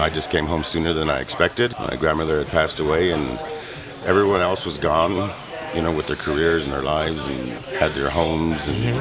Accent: Las Cruces, New Mexico, United States; So I was raised in Las Cruces during the school year and up in the mountains here during the summers.

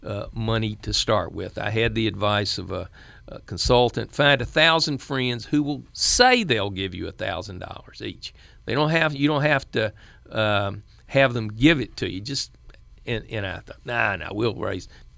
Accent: the South, United States; as a Southerner, I came away with a far better appreciation for the mindset of African Americans even today

